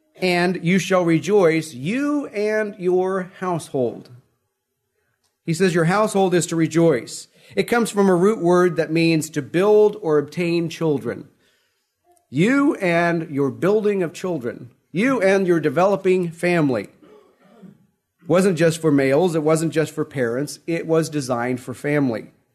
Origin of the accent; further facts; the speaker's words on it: Midwest, United States; I grew up in the Midwest. And Lake of the Ozarks was our assigned site